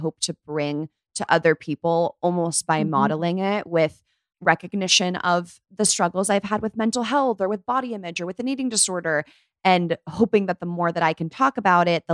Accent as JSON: {"language": "English", "region": "California", "country": "United States", "tie": "born or raised there", "said": "So I grew up right near Palo Alto. So I used to go to the Stanford volleyball games and the Stanford Mall."}